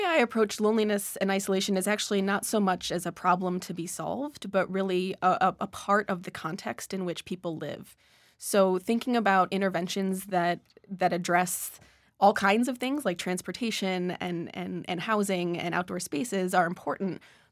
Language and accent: English; Midwest, United States; I, having not grown up in New England, have a similar sort of, I grew up in the Midwest